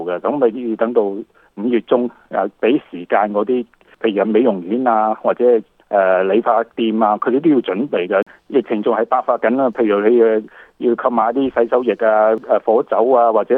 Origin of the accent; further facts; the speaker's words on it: Canada; 咁目前嚟講，我哋加拿大人